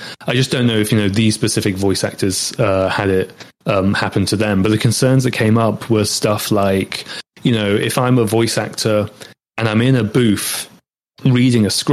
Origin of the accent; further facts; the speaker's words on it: United Kingdom; accent: British; because obviously I'm British and that's my accent